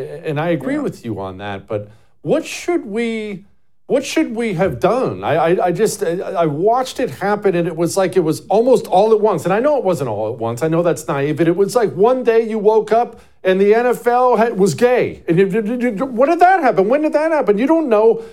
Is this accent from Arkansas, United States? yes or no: no; Ohio, United States; also born or lived in Montana; I'm a dude. I grew up in Ohio and Montana watching sports with my buddies.